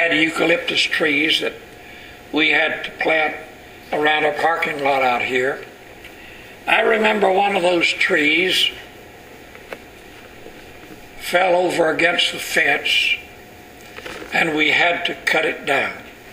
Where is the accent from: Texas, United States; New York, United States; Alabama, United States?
Texas, United States; now in San Diego County, United States; But I can remember as a boy growing up in East Texas in the wintertime, there were no limbs, no leaves on the trees.